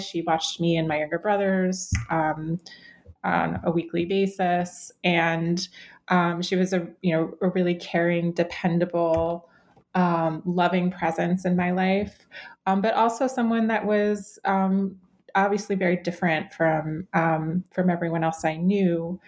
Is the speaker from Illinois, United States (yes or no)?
no; Cleveland, Ohio, United States; So I grew up in Cleveland, Ohio. It was the place that my grandmother and mother had come to after leaving the Soviet Union in the late 1960s. I grew up kind of on the fringes of the Ukrainian diaspora.